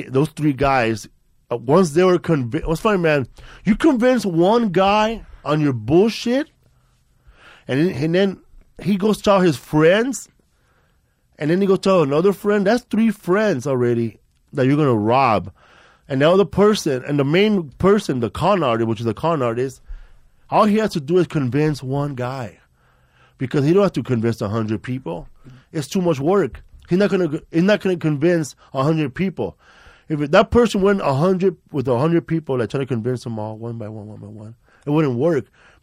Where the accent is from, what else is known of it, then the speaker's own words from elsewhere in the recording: Los Angeles, California, United States; we're from Aliso Village. We don't leave the projects.